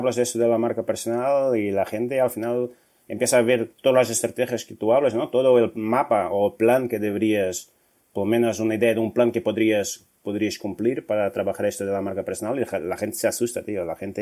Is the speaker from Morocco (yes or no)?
no; Portugal; Spanish is a second language; now in Madrid, Spain; Bueno, yo soy portugués, llevo aquí en Madrid, en España, 12 años.